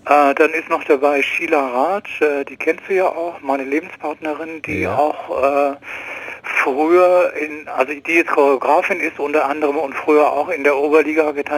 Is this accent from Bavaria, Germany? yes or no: no; Ulm, Baden-Württemberg, Germany; born there; Ja, ja, ich bin hier in Ulm geboren